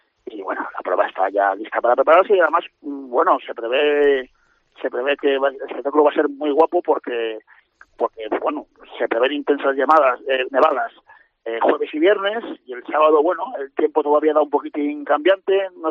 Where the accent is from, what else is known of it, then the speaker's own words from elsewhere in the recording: Cantabria, Spain; Y que nosotros tengamos ese privilegio, como cántabros